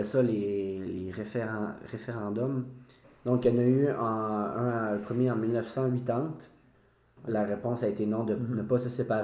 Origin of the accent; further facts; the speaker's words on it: Quebec, Canada; donc c'est sûr que peut-être que c'est pas tout le monde qui connaît le Québec, donc là, de dire on vient du Canada